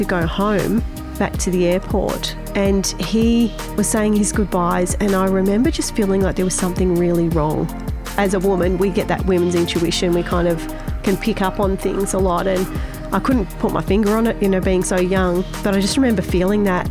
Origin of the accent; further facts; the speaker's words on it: Geelong, Victoria, Australia; I'm from an hour south of Melbourne.